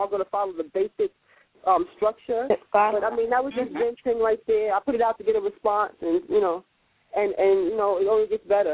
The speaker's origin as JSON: {"language": "English", "town": "Mount Vernon", "region": "New York", "country": "United States", "said": "I'm from Mount Vernon."}